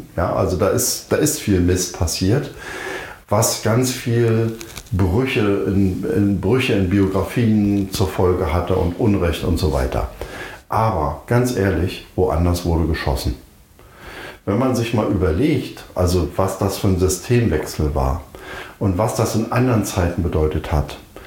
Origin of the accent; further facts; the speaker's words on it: East Germany, Germany; ich als Ossi bin mit den Ostdeutschen immer sehr, sehr unzufrieden